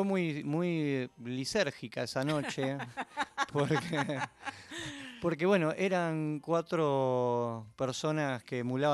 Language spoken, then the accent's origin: Spanish; Buenos Aires, Argentina; Yo soy nacido y criado, sí.